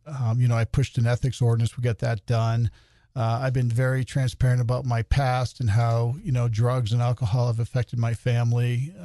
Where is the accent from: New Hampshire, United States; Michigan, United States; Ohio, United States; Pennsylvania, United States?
New Hampshire, United States; Manchester; moved away as an adult; also born or lived in Fargo; I'm originally from Manchester, New Hampshire, born and raised back there. It's an old mill town.